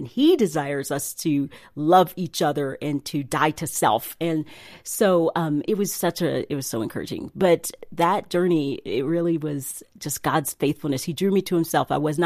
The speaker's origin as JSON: {"language": "English", "country": "United States", "tie": "born or raised there", "said": "grew up in a really loving home. I went to a Christian home, and my father experienced a lot of racism growing up in Tennessee."}